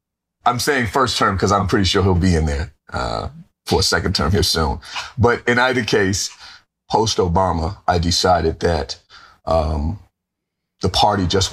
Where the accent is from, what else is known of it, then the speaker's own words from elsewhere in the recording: Washington, District of Columbia, United States; I grew up outside of Washington, D.C. in the 80s and 90s, came through the system as an institutional Democrat